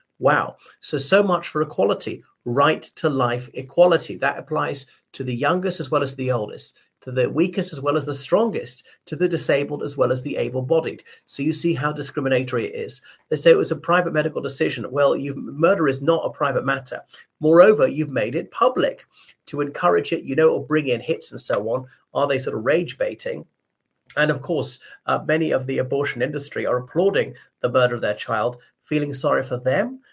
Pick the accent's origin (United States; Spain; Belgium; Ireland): Ireland; o everybody … from Ireland.